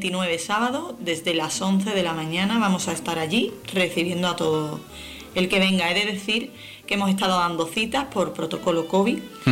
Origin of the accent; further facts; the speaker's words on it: San Fernando, Andalusia, Spain; me gustaría estrenar en mi tierra, en mi teatro